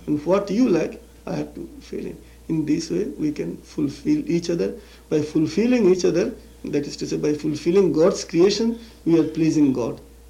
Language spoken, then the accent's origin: English; India; First of all, being an Indian and being a follower of infinite truth and light, I used to say that there is no such thing as sin.